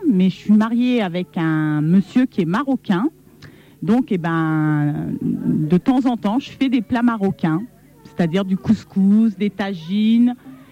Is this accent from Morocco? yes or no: no; Djibouti; also born or lived in Maisons-Alfort, France; je suis née à Maison Alfort, mais j'ai vécu très longtemps à Djibouti. C'est en Afrique.